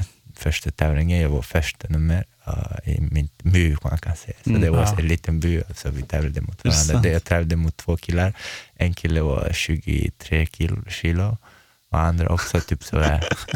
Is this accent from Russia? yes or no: yes; Chechnya, Russia; Swedish is a second language; now in Sweden; Ja, jag är från Tjetjenien.